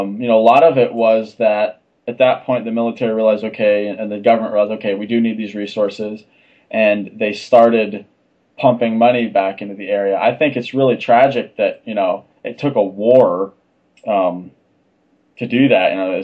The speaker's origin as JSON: {"language": "English", "region": "California", "country": "United States", "tie": "born or raised there", "said": "I mean, I grew up in Siskiyou County. I grew up right in the heart of where the state of Jefferson was a thing."}